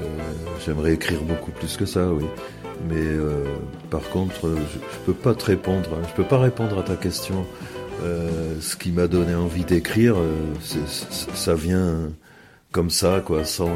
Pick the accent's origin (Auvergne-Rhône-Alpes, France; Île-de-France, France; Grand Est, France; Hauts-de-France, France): Île-de-France, France; Paris; born there; now in Oraison, France; À Paris, dans le 14e, dans Ferrochereau, donc.